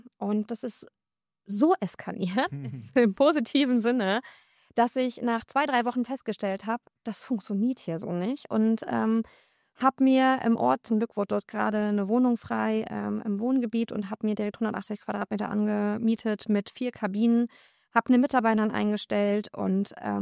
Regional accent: Brakel, North Rhine-Westphalia, Germany; ich bin jetzt 30 Jahre alt, komme aus Brakel

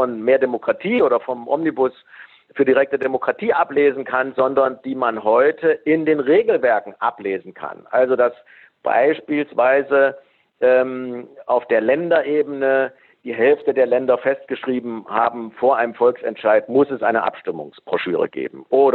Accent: Thuringia, Germany; ich bin Thüringer.

